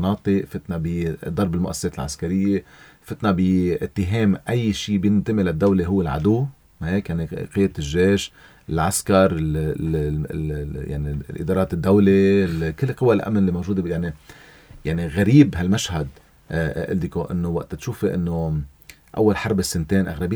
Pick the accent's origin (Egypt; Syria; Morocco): Syria; هذا شيء مشترك نحن وياه هون، يعني كسوريين